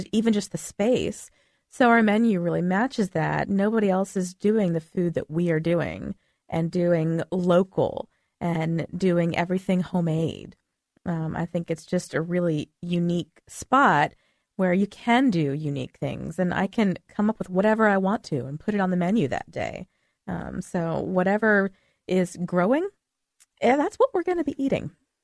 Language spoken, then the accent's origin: English; Waynesboro, United States; I grew up in Waynesboro.